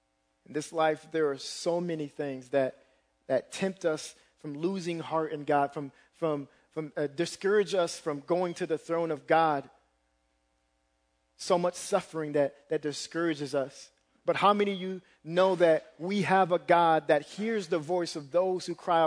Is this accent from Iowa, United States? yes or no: yes; Waterloo, Iowa, United States; I'm from Waterloo. I see my sister just came in. Woo, Waterloo. I went to Iowa State.